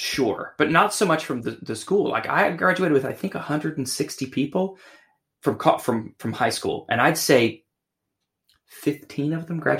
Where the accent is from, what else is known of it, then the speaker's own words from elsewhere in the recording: West Virginia, United States; So I grew up in West Virginia, and I probably went to probably one of the worst high schools in the country in terms of quality of education.